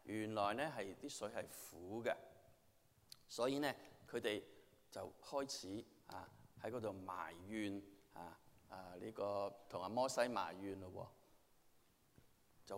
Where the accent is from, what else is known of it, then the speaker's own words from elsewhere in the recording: China; now in Houston, United States; 我们中国人在这里再一次要感谢你